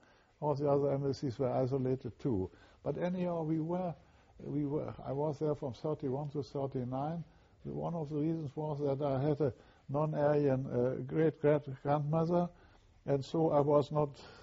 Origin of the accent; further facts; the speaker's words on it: Germany; also born or lived in Berlin; So I was born in Berlin, and I went to school in Baden, opposite of Strasbourg, and also in other parts of Germany, because my father moved quite a lot.